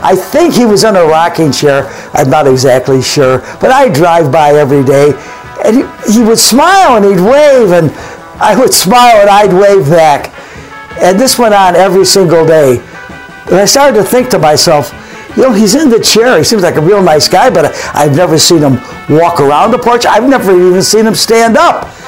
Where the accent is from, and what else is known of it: Buffalo, New York, United States; born or raised there